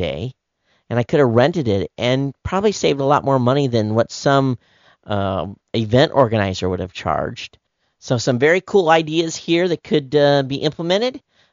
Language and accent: English; Michigan, United States; I guess he's originally from my state that I grew up in Michigan.